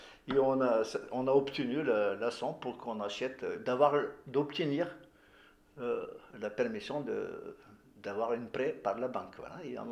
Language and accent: French; Plovdiv, Plovdiv Province, Bulgaria; De Plovdiv, hein, d'ailleurs, actuellement, cette année, c'est la ville... la capitale européenne de la culture.